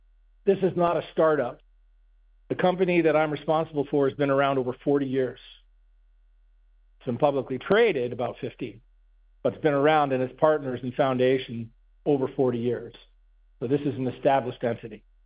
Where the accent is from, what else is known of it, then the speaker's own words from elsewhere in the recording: Canada; also born or lived in United States; experience of 39 years, 24 were in the U.S. out of Chicago working for large water consultancies. I'm born and bred in Canada. I'm happy to be home.